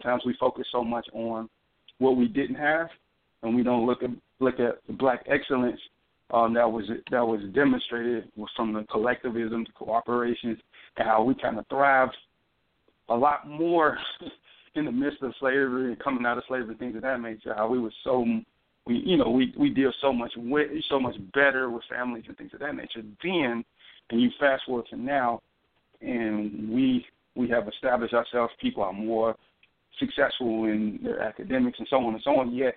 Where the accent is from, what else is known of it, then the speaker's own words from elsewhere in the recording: United States; I'm Nigerian and American. I grew up in the whole American experience. So, like, pretty much I'm American from a development standpoint.